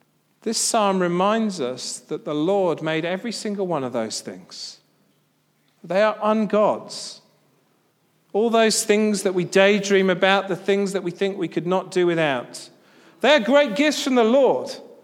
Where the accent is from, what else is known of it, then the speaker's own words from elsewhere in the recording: United Kingdom; I know it's in my DNA, I'm British.